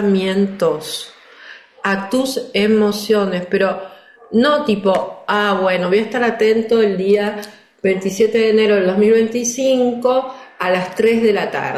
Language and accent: Spanish; Argentina; estás hablando como una argentina típica